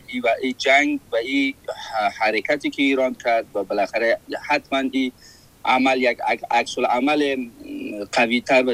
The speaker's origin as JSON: {"language": "Persian", "country": "Afghanistan", "moved": "yes", "said": "برای بازگشت به وطنمان، برای که مجددن برگردیم در یک فضای صلح، فضای امنیت، در یک فضای آرامش، با مون کسب و کارمان، با همون فنی که داشتیم، با همون زندگی عادی و نرمالی که داشتیم برگردیم"}